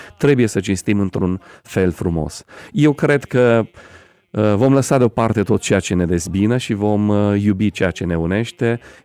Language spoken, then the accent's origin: Romanian; Botoșana, Suceava County, Romania; la Botoșana, în județul Suceava, în satul meu natal